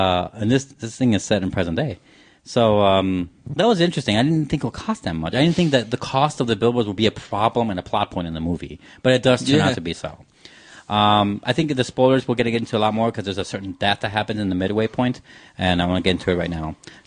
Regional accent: Chicago, Illinois, United States; I mean, I'm from Chicago. I'm Mexican.

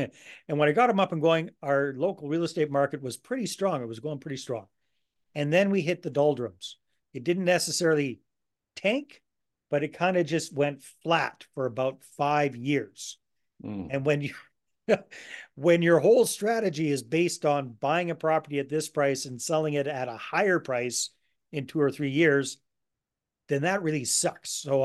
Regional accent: British Columbia, Canada; Well, I'm originally from British Columbia, so it wasn't a big shock for me

